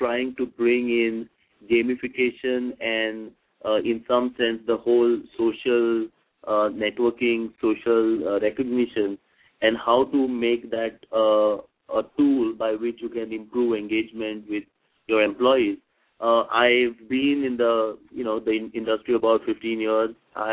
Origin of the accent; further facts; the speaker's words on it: India; I come from India, and, you know, we have a pretty interesting scenario here.